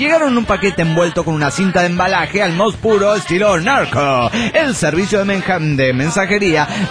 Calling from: Mexico City, Mexico; del DF Mexicano.

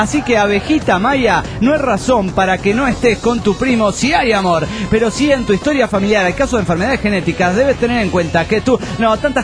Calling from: Buenos Aires, Argentina; de Buenos Aires, Argentina.

